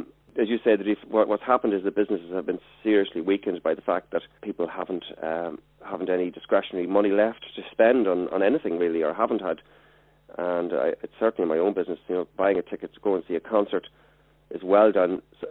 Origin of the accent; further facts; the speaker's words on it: Ireland; also because we're English-speaking, we're culturally quite close to America, and we're in the European Union. But it means that headlines about Ireland's economic recovery may be true